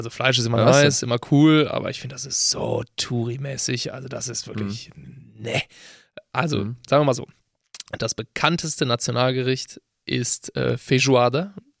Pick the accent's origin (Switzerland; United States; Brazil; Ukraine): Brazil; Weil Brasilien extrem viel zu bieten hat und auch die Region, wo ich herkomme, habe ich ja mal ein bisschen mal erzählt, ist sehr afrikanisch geprägt